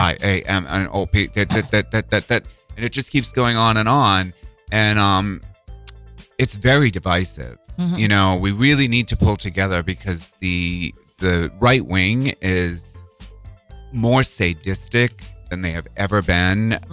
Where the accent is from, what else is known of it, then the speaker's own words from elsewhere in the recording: Boston, Massachusetts, United States; accent: Boston; I grew up in Boston. I hated that word because it was like with a Boston accent.